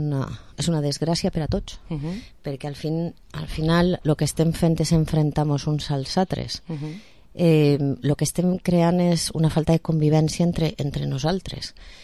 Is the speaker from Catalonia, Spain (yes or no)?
no; Moncofa, Valencian Community, Spain; el meu fill va entrar en l'escola pública, la mateixa que jo vaig anar, en Moncofa, jo soc de Moncofa